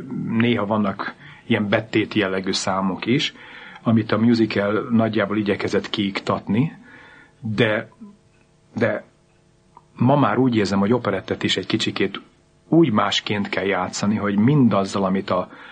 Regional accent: Hungary; accent: Hungarian; eleinte nagyon jó volt a magyaros akcentusom, de aztán elkezdtem musicaleket is kint játszani, amiből viszont nagyon rossz volt a magyaros akcentusom, úgyhogy hát én ott kint beszédórákra jártam.

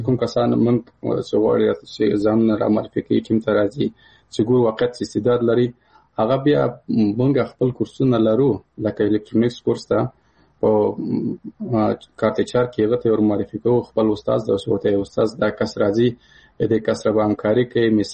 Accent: Paktia, Afghanistan; زه د کابل د پکتیا یم

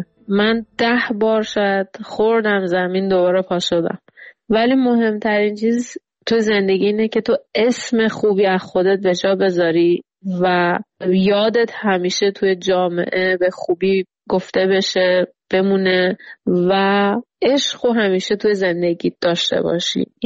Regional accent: Iran; الانی که اینجا نشستم به دور از ایرانم

